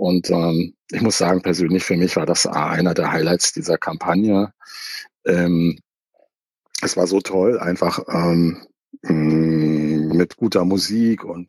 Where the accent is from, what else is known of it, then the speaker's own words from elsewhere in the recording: East Germany, Germany; Also ich bin in der DDR aufgewachsen und habe das an der Wende alles natürlich bewusst mitbekommen.